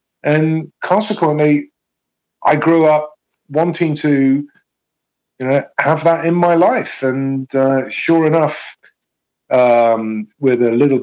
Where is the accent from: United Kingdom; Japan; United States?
United Kingdom; West Midlands; And then I started to look at getting away from my hometown. I mean, there was a lot of music going on in Birmingham and the towns and cities that surrounded Birmingham.